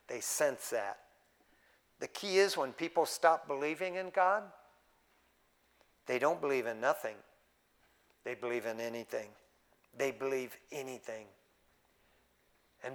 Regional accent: Detroit, Michigan, United States; I mean, that's what we grew up with in Detroit, Michigan.

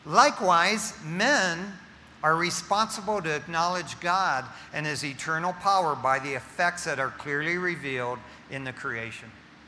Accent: Detroit, Michigan, United States; I remember growing up in Detroit, Michigan, as a kid living in East Detroit.

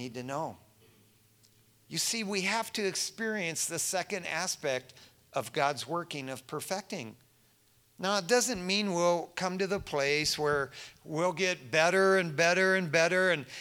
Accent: East Detroit, Michigan, United States; laying on the front yard there, growing up in East Detroit, Michigan, looking up at the stars

